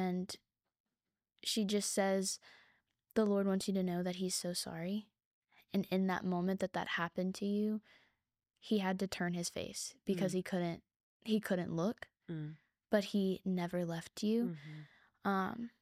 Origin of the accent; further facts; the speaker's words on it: Plano, Texas, United States; I'm from Plano, Texas. I'm very privileged to have lived an easier life when it comes to my environment and what I'm used to.